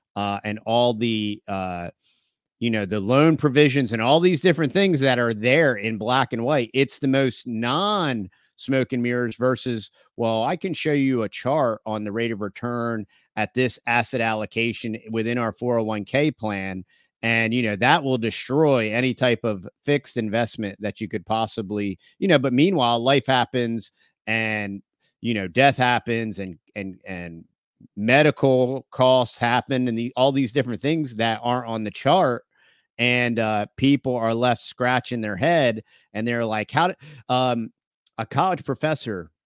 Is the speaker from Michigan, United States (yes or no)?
no; Philadelphia, Pennsylvania, United States; moved away; Yep. Yeah, that's where I grew up there in the Northeast. And we left 10 years ago, so I got out as soon as I could.